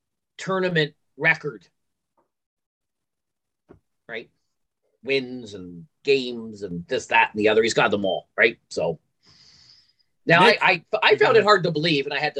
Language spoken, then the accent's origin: English; Canada; I'm from Canada, so it's always on TSN up here.